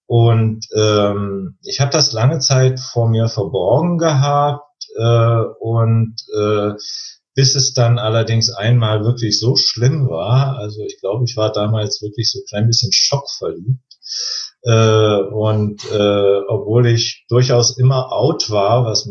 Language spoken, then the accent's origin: German; East Germany, Germany; Ich bin im Osten groß geworden